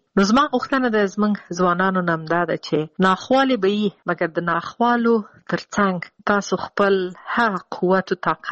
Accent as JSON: {"language": "Pashto", "country": "Afghanistan", "said": "دا چې زه د افغانستان باندې یم زه ورځې شمیرم چې زه بیرته کله خپل ملک ته ځم او بیرته خپل ټاټوبی خپل خلکو سره"}